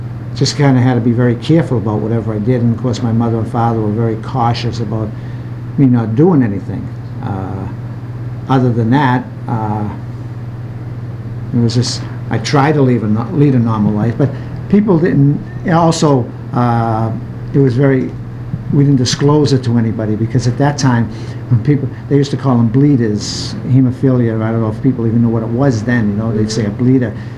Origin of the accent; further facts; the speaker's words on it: Boston, Massachusetts, United States; I grew up in East Boston. I have 2 sisters, no brothers. Just an average American family.